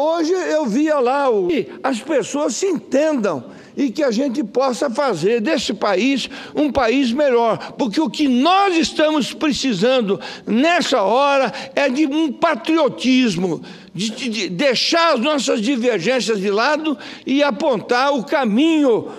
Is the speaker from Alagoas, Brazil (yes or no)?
no; Mato Grosso do Sul, Brazil; lá no meu estado, o Mato Grosso do Sul, historicamente, nós nunca fomos parceiros do PT